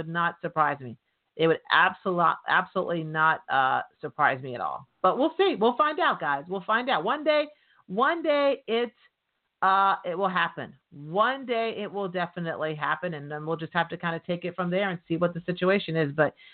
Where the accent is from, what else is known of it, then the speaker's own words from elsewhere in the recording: Canada; now in United States; So I'm from Canada. Okay, I'm Canadian. So in this country, I have not become a citizen yet, but I have a resident alien card.